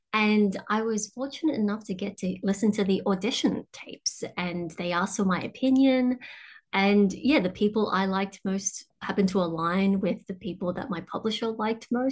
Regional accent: Cabramatta, New South Wales, Australia; So, you know, growing up in Cabramatta, like coming from a family of refugees

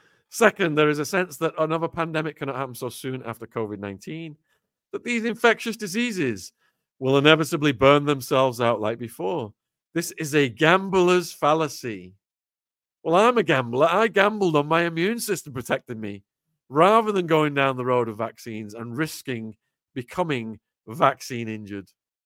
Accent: Widnes, North West England, United Kingdom; One of them was a sports guy involved in rugby in Widnes, my hometown.

